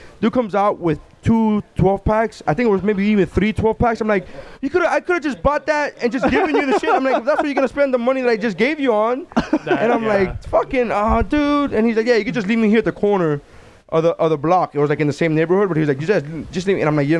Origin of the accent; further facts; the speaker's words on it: Nicaragua; I am from Nicaragua, and let me tell you something about Nicaraguan women.